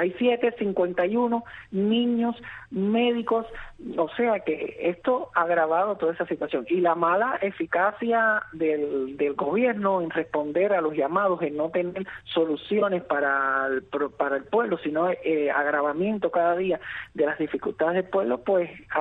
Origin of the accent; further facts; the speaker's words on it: Cuba; moved away; y de que quería estar también allí junto con mi pueblo reclamando un derecho y todos los derechos que se nos han robado, que se nos han secuestrado durante estos más de 60 años de esa involución que ha tenido ese gobierno para con el pueblo cubano.